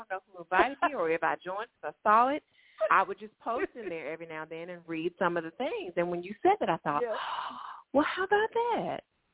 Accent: Anniston, Alabama, United States; But I'm also going to be in Anniston, Alabama. It's great to be in my hometown when I can.

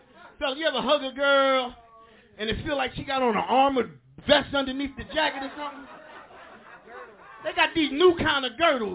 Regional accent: Newark, New Jersey, United States; now in Compton, United States; I did what any thug, first of all, I'm from Newark. I live in Compton now.

